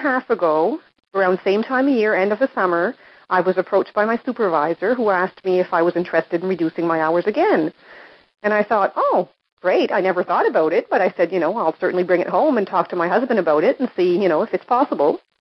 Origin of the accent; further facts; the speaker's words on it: Dieppe, New Brunswick, Canada; now in Saint John, Canada; I am originally from Dieppe, and I moved to St. John to start work here.